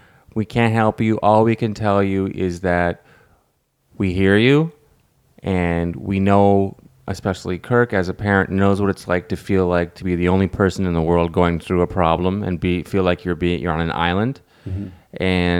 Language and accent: English; Canada; I'm Canadian. Why am I getting no support in my home country?